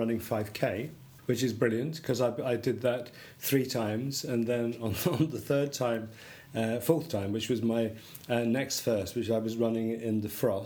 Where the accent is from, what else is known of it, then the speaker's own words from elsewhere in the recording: United Kingdom; We're British. We'd still do fireworks in the rain.